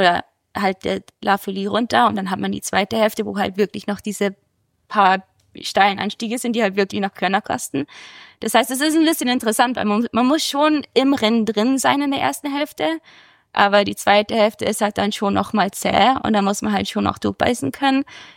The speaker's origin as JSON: {"language": "German", "country": "Germany", "lives_now": "United States", "said": "Ich bin Deutsche, ich bin keine Amerikanerin, ich habe eine Green Card und bin mit einem Amerikaner verheiratet"}